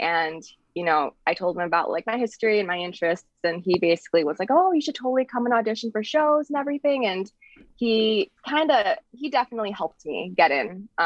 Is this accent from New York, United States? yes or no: no; Pennsylvania, United States; The play was actually set in Pennsylvania, and like I mentioned, I'm originally from Pennsylvania, so a lot of, you know, relatable factors there.